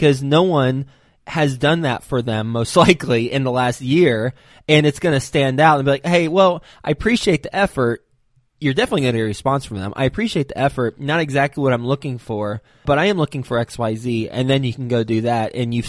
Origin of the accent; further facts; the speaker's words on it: Texas, United States; now in Cincinnati, United States; No, I'm from Texas originally.